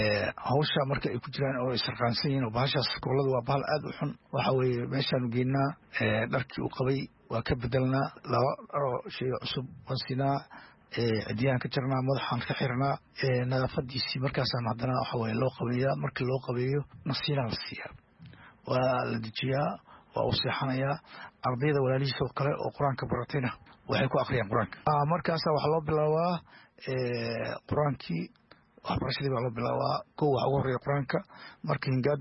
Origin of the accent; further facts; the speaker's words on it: Garowe, Puntland, Somalia; halkee ka timid oo garow waan ka imid